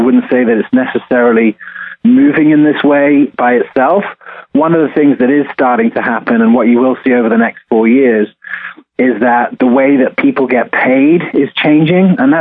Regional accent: United Kingdom; in the UK where I grew up

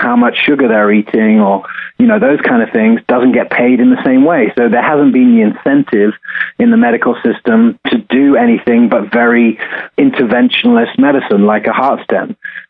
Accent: United Kingdom; in the UK where I grew up

